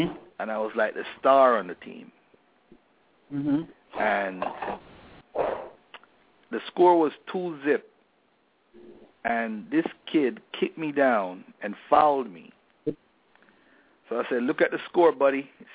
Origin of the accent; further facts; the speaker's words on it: Jamaica; moved away; Growing up in Jamaica, I knew nothing of the N-word.